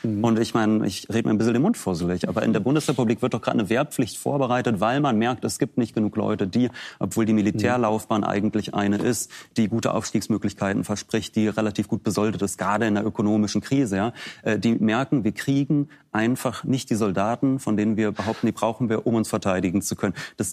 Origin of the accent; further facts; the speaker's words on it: Ukraine; Also ich kann aus meiner individuellen Perspektive sagen, mir wäre es als Ukrainer das Leben nicht wert gewesen